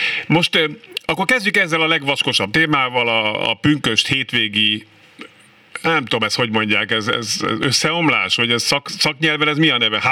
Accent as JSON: {"language": "Hungarian", "region": "Budapest", "country": "Hungary", "tie": "born there", "said": "én itt is születtem Budapesten"}